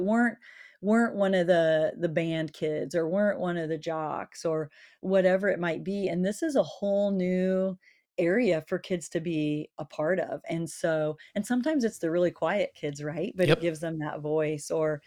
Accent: Nebraska, United States; I grew up in Nebraska, born and raised. I graduated in a class of 17.

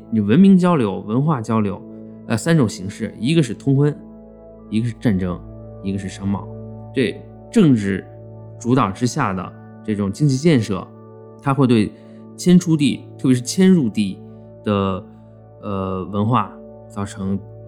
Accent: Qinghai, China; 青海人是不会这么说的，我们青海方言里没有这个说法

